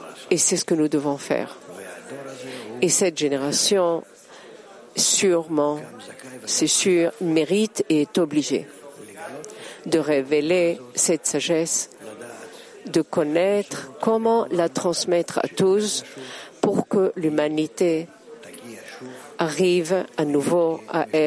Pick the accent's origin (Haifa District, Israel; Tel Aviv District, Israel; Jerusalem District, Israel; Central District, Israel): Tel Aviv District, Israel; Tel Aviv; French is a second language; je viens de Tel Aviv, j'ai étudié le premier campus à Rishon, c'est une ville à côté de Tel Aviv.